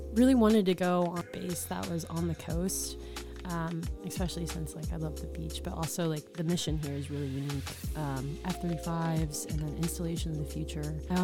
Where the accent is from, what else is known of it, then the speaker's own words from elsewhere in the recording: Arkansas, United States; All right, so I'm originally from Arkansas. I graduated through the University of Arkansas and commissioned out of Detachment 30, Go Hawks.